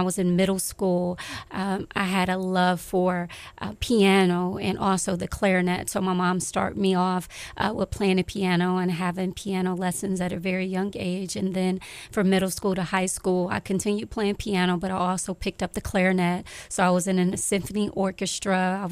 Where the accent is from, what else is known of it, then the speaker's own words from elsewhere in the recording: Detroit, Michigan, United States; I grew up in Detroit, Michigan. My mother and father are still there today.